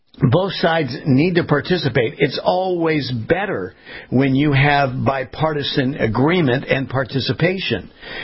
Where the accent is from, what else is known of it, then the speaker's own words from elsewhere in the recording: California, United States; I was born and raised in California. My four sons are still there, along with my grandchildren.